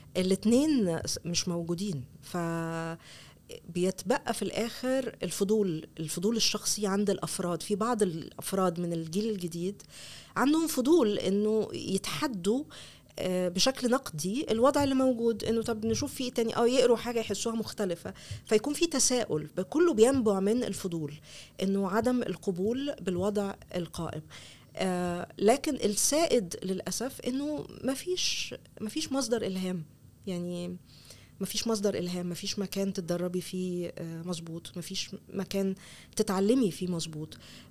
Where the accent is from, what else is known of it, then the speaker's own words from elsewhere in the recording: Egypt; إحنا متابعين درج من مصر